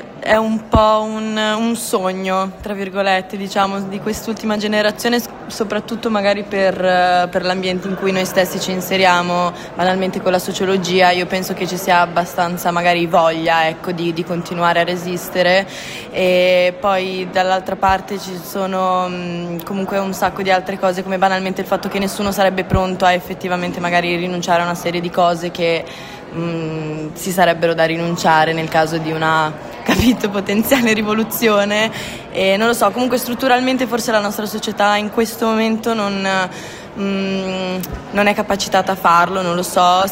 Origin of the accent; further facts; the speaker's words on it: Brazil; perché sono cresciuto in Brasile, quindi effettivamente la mia conoscenza...